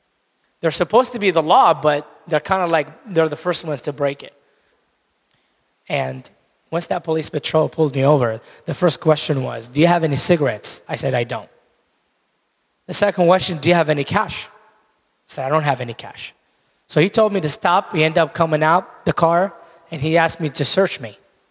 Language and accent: English; Iraq; I was born and raised in Iraq.